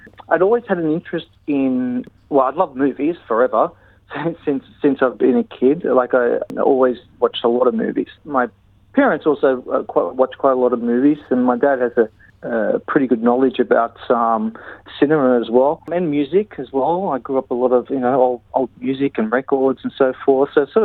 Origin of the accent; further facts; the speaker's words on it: Sydney, New South Wales, Australia; I was born in Sydney with three brothers, and both my parents are from Malta.